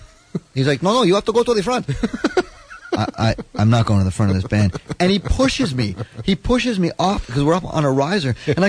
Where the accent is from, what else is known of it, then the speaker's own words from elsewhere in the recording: Trinidad & Tobago; now in Toronto, Canada; I'm from Trinidad and I'm a jazz musician. I went to school in New York and I live in Toronto now.